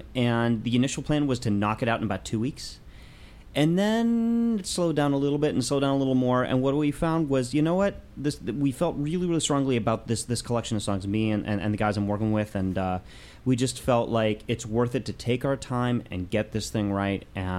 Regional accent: Akron, Ohio, United States; my hometown of Akron, Ohio.

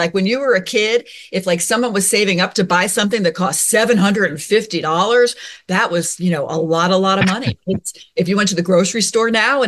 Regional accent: New York City, New York, United States; My quick is I grew up around New York City, so we had a lot of radio.

